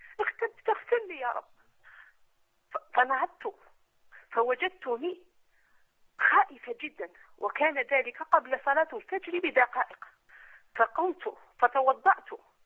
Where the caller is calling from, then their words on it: Algeria; انا اخت من الجزائر